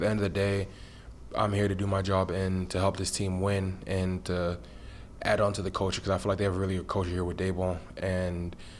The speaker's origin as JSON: {"language": "English", "region": "New Jersey", "country": "United States", "tie": "born or raised there", "also_born_or_lived": "London", "said": "I grew up in Jersey when I moved from London"}